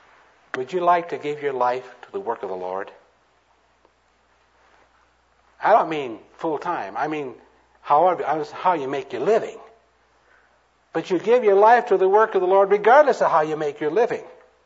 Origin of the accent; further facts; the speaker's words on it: Modesto, California, United States; also born or lived in Iowa; I like to tell about a surgeon friend of mine in my hometown, Modesto, California, where we moved to from that little town in Iowa.